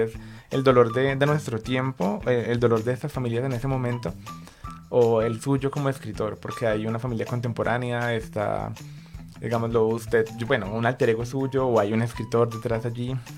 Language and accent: Spanish; Santa Rosa de Cabal, Risaralda, Colombia; Estuvo en Pereira, que yo podría decir que es mi tierra natal. Bueno, yo soy de Santa Rosa de Cabal, allí muy cerca de Pereira.